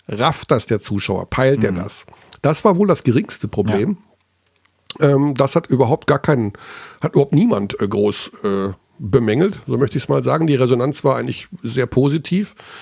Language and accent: German; Hagen, North Rhine-Westphalia, Germany; Wir haben bei uns in Hagen immer früher gesagt